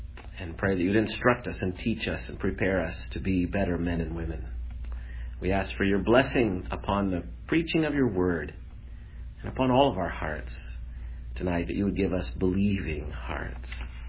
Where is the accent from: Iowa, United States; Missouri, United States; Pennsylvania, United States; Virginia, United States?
Iowa, United States; also born or lived in Michigan; now in Florida, United States; as I've slipped on snow and ice many times up in Iowa where I grew up and in Michigan where we lived for 15 years.